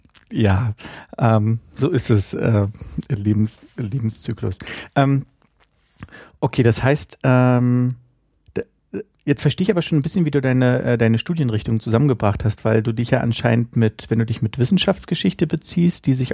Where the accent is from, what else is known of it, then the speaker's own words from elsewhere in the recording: Berlin, Germany; Ich bin ja auf dem Sophienkirchhof groß geworden, in Berlin-Mitte, an der Sophienkirche.